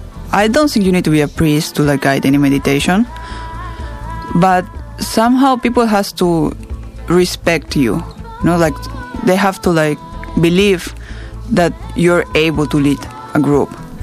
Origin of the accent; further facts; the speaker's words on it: Barranquilla, Atlántico, Colombia; English is a second language; in my neighborhood, in my hometown, in Barranquilla, sometimes we have like something like called neighborhood meditation.